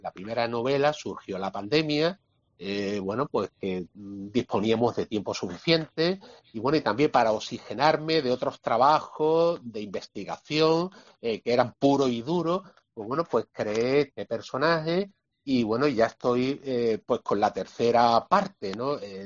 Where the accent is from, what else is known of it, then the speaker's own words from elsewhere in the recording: Málaga, Andalusia, Spain; aparte de mi ciudad natal, como es Málaga, es Roma.